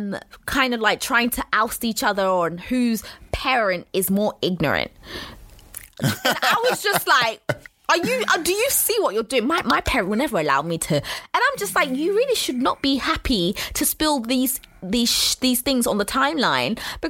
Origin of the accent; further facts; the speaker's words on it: Walthamstow, London, United Kingdom; and I grew up in Walthamstow